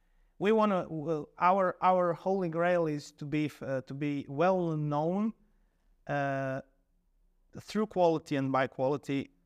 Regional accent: Bjelovar, Bjelovar-Bilogora County, Croatia; English is a second language; moved away as an adult; also born or lived in Rijeka; now in Vozilici, Croatia; Yes, so I was born in Bjelovar, a small city near Zagreb. I was there 18 years, lived in Bjelovar, and then I went to Rijeka for studying, and I was living in Rijeka for 9 years

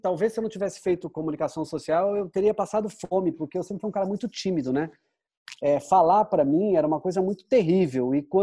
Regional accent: Maringá, Paraná, Brazil; born there; E quando eu volto para Maringá, que é a cidade onde eu nasci

